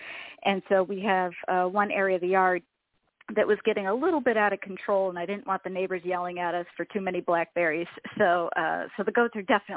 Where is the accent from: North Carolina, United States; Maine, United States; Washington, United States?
Washington, United States; Kirkland; Washington. Kirkland, Washington, just outside of Seattle.